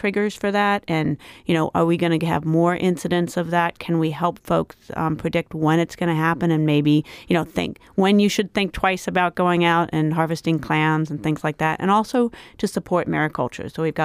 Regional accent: New England, United States; also born or lived in Washington, D.C.; now in Kachemak Bay, United States; You know, I'm a physical oceanographer who actually likes cold weather because I grew up in New England, and I couldn't think of a more perfect place to be.

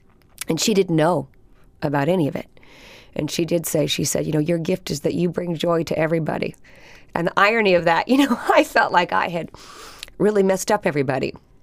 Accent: Alaska, United States; my growing up in Alaska and being so independent and knowing my own way was one of the greatest things that ever happened to me.

